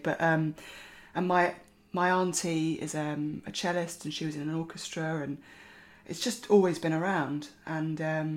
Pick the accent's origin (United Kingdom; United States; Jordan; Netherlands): United Kingdom; Camden Town, London; I was born and brought up in Camden Town.